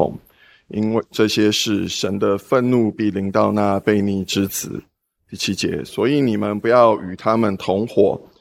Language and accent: Chinese; Taiwan; moved away; 我小时候在台湾其实不是一个学业很好的孩子，那因为如此，我爸妈就送我出国。